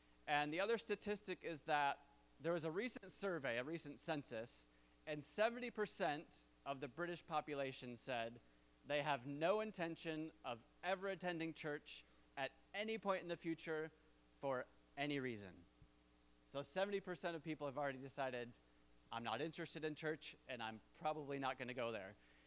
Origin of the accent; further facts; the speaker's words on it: Hudsonville, Michigan, United States; now in England; I grew up in Hudsonville, so we get to be with Grandma and Grandpa this week when we're back as well.